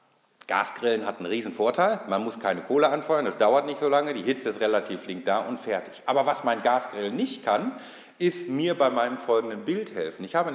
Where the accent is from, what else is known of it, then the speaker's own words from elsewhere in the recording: Bielefeld, North Rhine-Westphalia, Germany; In Bielefeld, wo ich herkomme